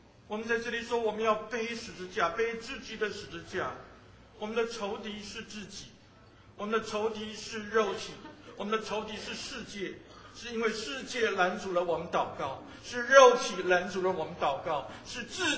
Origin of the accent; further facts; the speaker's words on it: Taiwan; 我从台湾来的